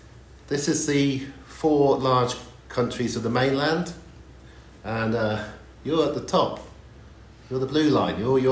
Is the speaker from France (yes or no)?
no; United Kingdom; the nice thing about being British is you can just put up a graph like this and say, well, it is.